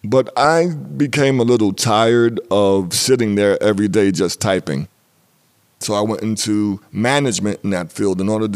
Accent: New York City, New York, United States; born there; I was born in New York City. That was in 1952.

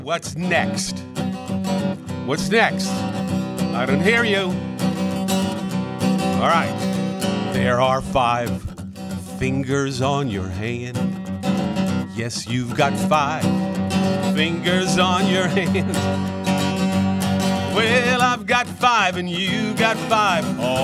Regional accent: Pittsburgh, Pennsylvania, United States; also born or lived in Utica, United States; I was born in Utica, New York, but since I was five, we moved to Pittsburgh, so I've been here pretty much all my life.

